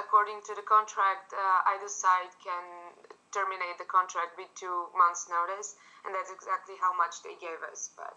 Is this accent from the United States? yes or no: no; Bulgaria; now in London, United Kingdom; I'm from Bulgaria and I went to London in order to do a master's degree, and I've been studying at Kingston University for the past year.